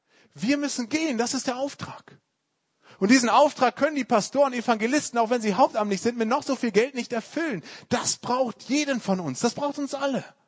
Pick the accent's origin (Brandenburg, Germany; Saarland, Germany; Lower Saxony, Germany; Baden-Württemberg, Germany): Lower Saxony, Germany; Bei uns in Ostfriesland ist das gang und gäbe.